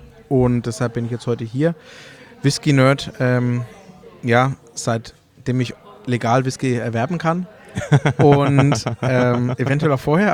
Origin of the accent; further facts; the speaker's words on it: Bavaria, Germany; Ich bin Franke